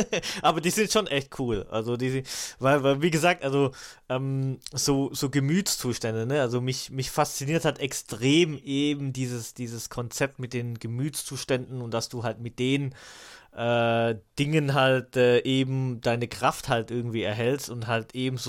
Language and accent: German; Baden-Württemberg, Germany; Und halt als Schwabe kann ich mich halt erstens so damit ein bisschen identifizieren.